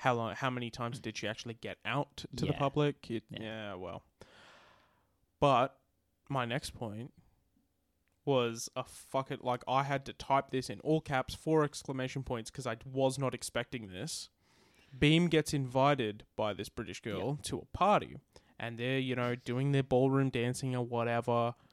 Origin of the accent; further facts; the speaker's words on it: Australia; We're Australian, so yeah, nah.